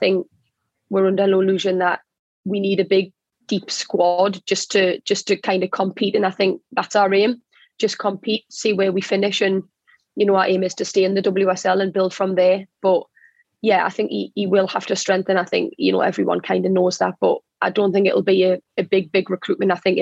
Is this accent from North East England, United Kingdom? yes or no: yes; Newcastle, North East England, United Kingdom; It reminds me a lot of home. You know, I'm coming from Newcastle